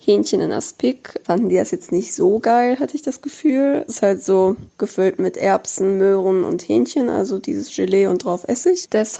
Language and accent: German; Poland; Familie und ich komme aus Polen.